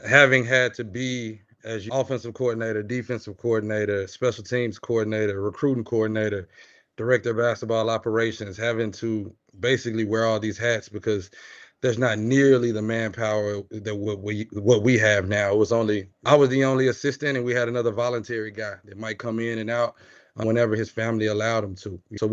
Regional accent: Memphis, Tennessee, United States; I'm from Memphis, Tennessee. How on God's green earth did I end up in Idaho?

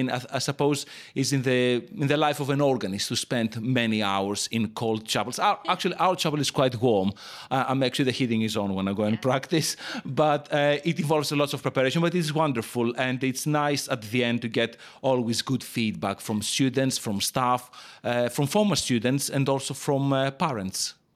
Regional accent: Greece; moved away as an adult; I come from Greece. And when I came here at the beginning of this century, 2000, I came to this country, I had studied keyboard and a bit of piano in Greece.

